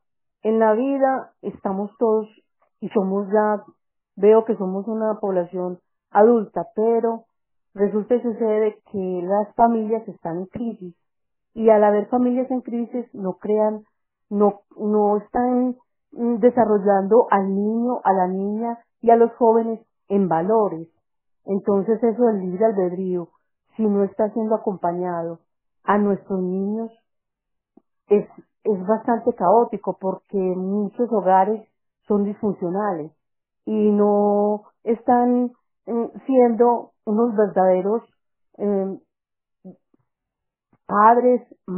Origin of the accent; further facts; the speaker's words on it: Itagüí, Antioquia, Colombia; Yo soy colombiana, de Antioquia, Itagüí, municipio de Itagüí.